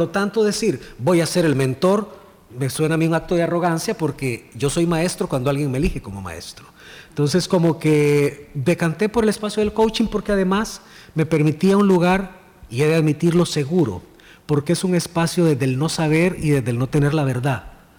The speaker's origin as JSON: {"language": "Spanish", "country": "El Salvador", "tie": "born there", "said": "Yo pues soy nacido en El Salvador, de padre costarricense, madre salvadoreña"}